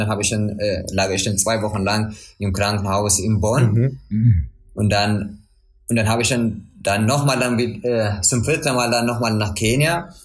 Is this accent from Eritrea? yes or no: yes; Eritrea; Wir sind ja fast ein Land und ich komme ja aus Eritrea.